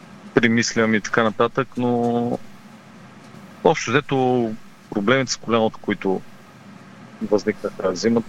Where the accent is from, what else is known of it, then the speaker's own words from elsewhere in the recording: Plovdiv Province, Bulgaria; съм израснал на Лута, на 8 годишна възраст започна да тренирам, на 5 минути съм от стадиона